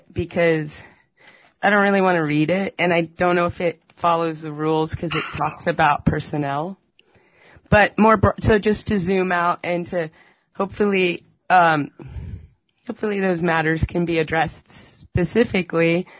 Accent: Simi Valley, California, United States; I grew up in a suburb. I grew up in Simi Valley, where the Rodney King trial was.

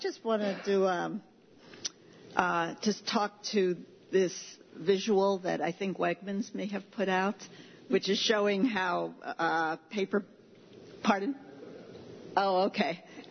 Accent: Ithaca, New York, United States; from the City of Ithaca

